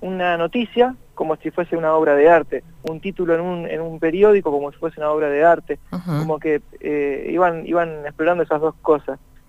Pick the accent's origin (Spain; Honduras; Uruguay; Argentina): Argentina; Pergamino, Buenos Aires Province; born there; now in Rosario, Argentina; Exactamente, yo nací en Pergamino, hace más o menos 10 años que vivo en Rosario